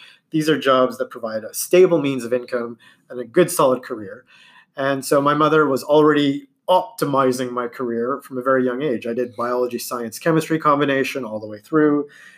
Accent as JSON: {"language": "English", "country": "India", "said": "it probably has more to do with the stereotypical trope that I'm Indian."}